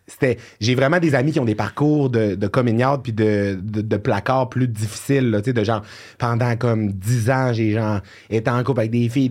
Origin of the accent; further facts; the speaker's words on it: Quebec, Canada; T'sais, moi, je viens du Saguenay.